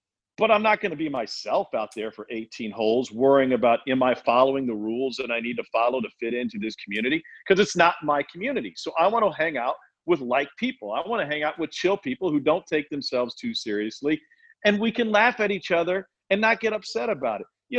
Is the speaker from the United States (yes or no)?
yes; Columbia, Missouri, United States; I grew up in Columbia, Missouri, 2 hours to the east of me were the St. Louis Cardinals, 2 hours to the west were the Kansas City Royals.